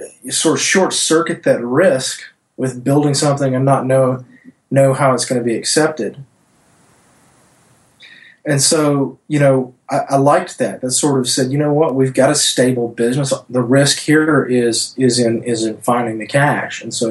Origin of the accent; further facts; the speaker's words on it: Louisiana, United States; I'm from North Louisiana, small town banker